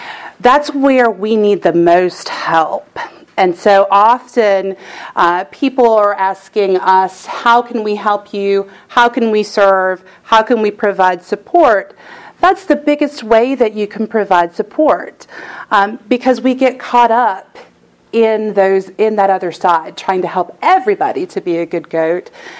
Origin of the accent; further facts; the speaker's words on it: Luray, Virginia, United States; I am from the other side of the state, almost West Virginia. I'm from Luray, Virginia. Luray Caverns.